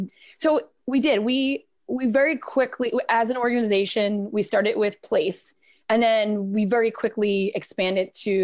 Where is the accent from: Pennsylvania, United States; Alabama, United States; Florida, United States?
Pennsylvania, United States; Philadelphia; it's an amazing city, but as a Philadelphian, I can say that.